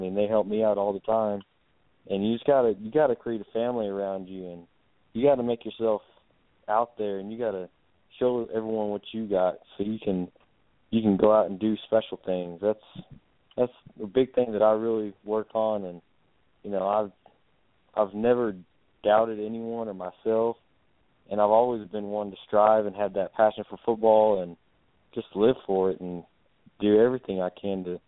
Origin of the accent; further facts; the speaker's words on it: Yulee, Texas, United States; Yeah, I'm from Yulee, Texas. It's more around Lubbock area, and we play pretty tough schools around here.